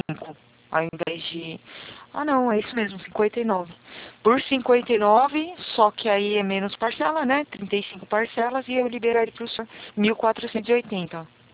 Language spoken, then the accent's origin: Portuguese; Barueri, São Paulo, Brazil; Sou de Barueri